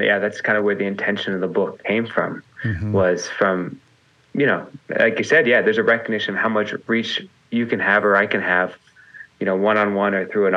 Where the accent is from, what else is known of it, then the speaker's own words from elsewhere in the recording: Miami, Florida, United States; also born or lived in Michigan / Atlanta; now in Texas, United States; No, I grew up in Miami, Florida.